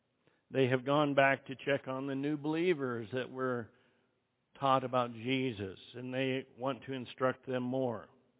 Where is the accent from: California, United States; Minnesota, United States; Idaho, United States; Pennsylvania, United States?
Idaho, United States; now in Albuquerque, United States; I grew up in Southwest Idaho. I didn't ever make plans to come to Albuquerque, New Mexico, outside of maybe a visit.